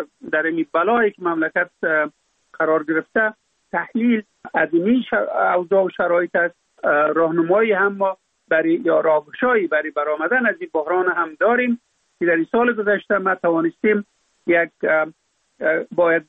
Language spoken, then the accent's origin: Persian; Afghanistan; در اونجا فقط ما افغان هستم،